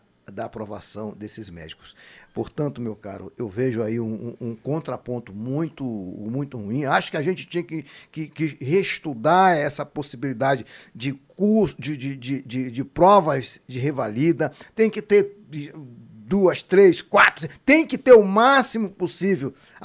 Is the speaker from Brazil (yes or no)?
yes; Amazon, Brazil; eu nasci na Amazônia, fui parido na Amazônia, estudei na floresta, moro na floresta.